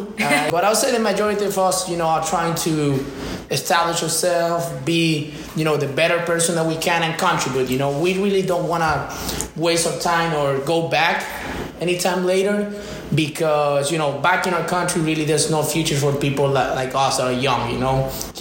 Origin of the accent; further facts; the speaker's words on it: Maracaibo, Zulia, Venezuela; I came from Venezuela, Maracaibo more specifically.